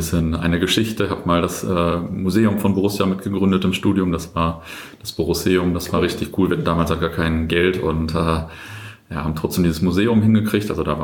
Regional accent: Löhne, North Rhine-Westphalia, Germany; also born or lived in Buxtehude; und aufgewachsen in Löhne im Kreis Herford.

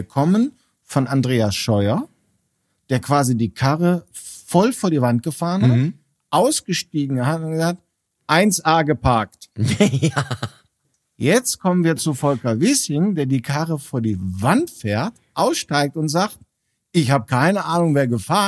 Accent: Netherlands; als Niederländer

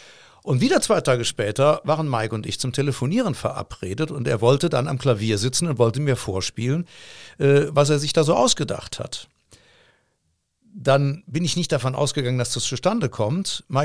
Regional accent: Cologne, North Rhine-Westphalia, Germany; ich bin ein Kölner Musiker

